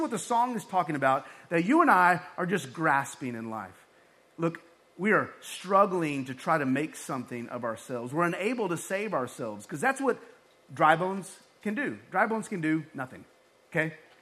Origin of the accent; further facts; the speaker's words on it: Texas, United States; I came from West Texas. It was like that every week, guys.